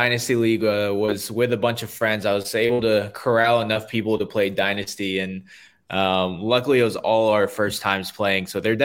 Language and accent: English; Alabama, United States; now in Atlanta, United States; You know, I grew up in Alabama. We don't have anyone really, like, you know, you can be a Titans fan, you can be a Falcons fan. I actually live in Atlanta now